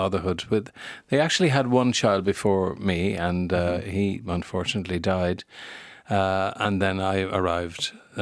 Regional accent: Limerick, Munster, Ireland; I loved it growing up in Limerick, I have to say. You know, we grew up in the street next to the McCourts.

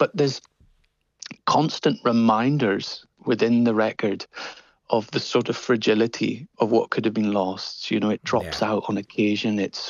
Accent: Stromness, Scotland, United Kingdom; I grew up in Orkney, in Stromness.

